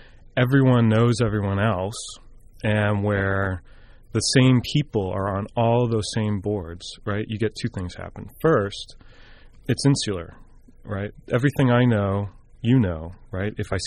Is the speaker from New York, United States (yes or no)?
yes; Buffalo, New York, United States; I grew up in Buffalo, New York, and I was in grad school, and I was looking for a project